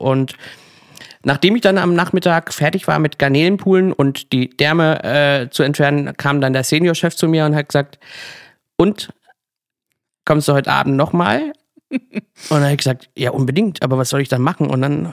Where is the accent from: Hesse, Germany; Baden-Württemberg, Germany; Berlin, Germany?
Baden-Württemberg, Germany; Kappelrodeck; sogar in meinem Heimatdorf, Kappelrodig, wer es nicht kennt, unglaublich tolles Rotweindorf.